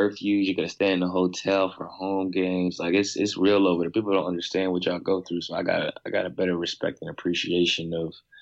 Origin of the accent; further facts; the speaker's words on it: Ohio, United States; So, I mean, obviously I'm from Ohio, so Bron would be a good one.